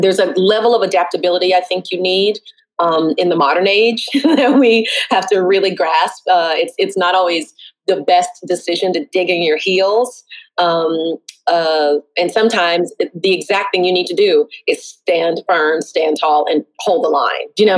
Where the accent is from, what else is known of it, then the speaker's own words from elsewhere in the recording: the South, United States; I mean, I'm born and raised in the South